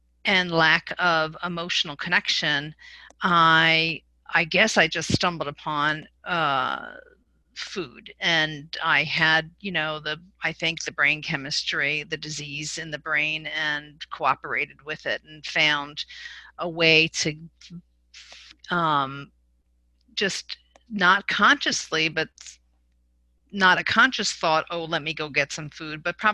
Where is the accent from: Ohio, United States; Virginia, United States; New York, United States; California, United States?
Virginia, United States; I'm from Virginia.